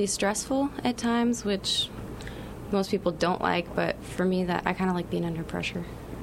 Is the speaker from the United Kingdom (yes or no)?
no; Knoxville, Tennessee, United States; Like, I know I'm from Knoxville, so I obviously know Knoxville area really well